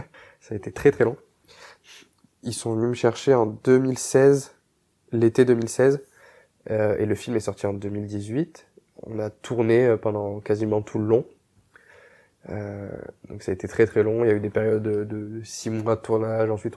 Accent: Montpellier, Occitanie, France; Je suis né à Montpellier, j'ai grandi là-bas

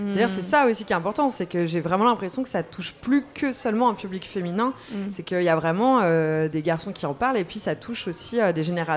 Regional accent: Saint-Brieuc, Brittany, France; je viens pas de Paris, je suis de Saint-Brieuc en Bretagne.

